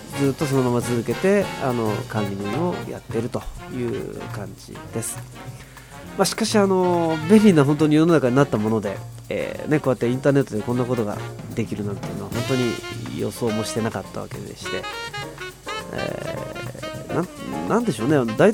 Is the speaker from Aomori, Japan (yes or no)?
no; Gifu, Japan; born there; 岐阜県生まれですね。